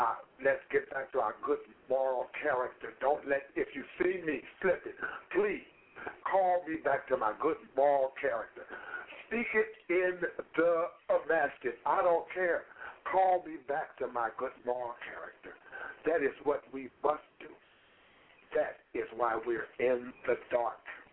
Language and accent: English; St. Louis, Missouri, United States; from St. Louis, Missouri.